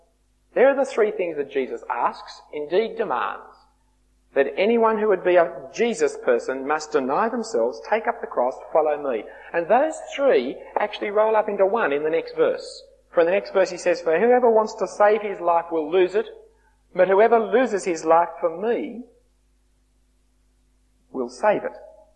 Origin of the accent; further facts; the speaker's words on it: Sydney, New South Wales, Australia; I grew up in Bellevue Hill, that fine part of Sydney.